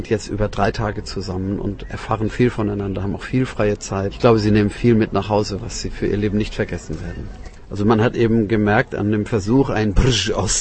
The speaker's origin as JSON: {"language": "German", "region": "Hamburg", "country": "Germany", "said": "aus Hamburg"}